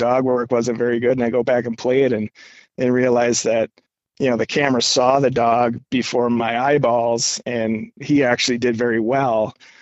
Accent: Illinois, United States; And I grew up in Illinois, but obviously our connections up there are deep and I have a lot of family in that area.

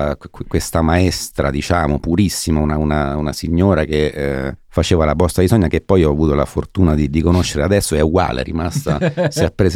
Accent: Rome, Lazio, Italy; No, io essendo romano penso... Ogni romano ti direbbe questa cosa

